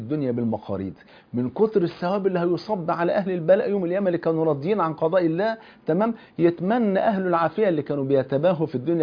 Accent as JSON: {"language": "Arabic", "country": "Egypt", "said": "لأن من دخل فيما لا يعنيه سمع ما لا يرضيه، وده مثل مشهور عندنا في مصر"}